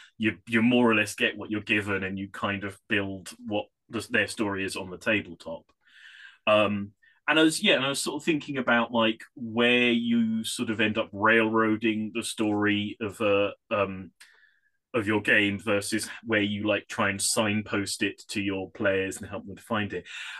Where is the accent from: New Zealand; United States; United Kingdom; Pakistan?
United Kingdom; England; but that's because I'm English and I write in the slang that I'm most familiar with.